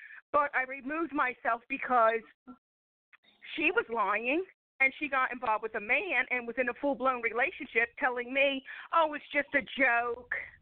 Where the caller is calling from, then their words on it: Philadelphia, Pennsylvania, United States; calling you from Philadelphia, PA.